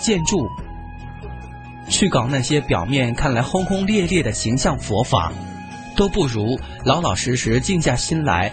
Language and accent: Chinese; Luhuo, Sichuan, China; 再比如我的家乡卢霍县，一个小小县城连大城市的一条街道都比不上